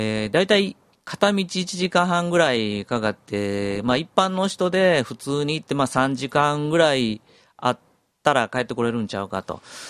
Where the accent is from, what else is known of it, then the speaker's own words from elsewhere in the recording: Sakai, Osaka, Japan; 私は堺の出身なので、自分が小学校時代は堺の小学校に行ってました。